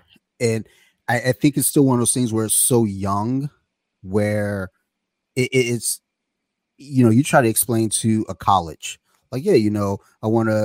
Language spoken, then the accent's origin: English; Flint, Michigan, United States; Just as a kid, I grew up in Flint, Michigan. Well, I want to say I grew up in Flint, Michigan. I was in Flint, Michigan for a few years.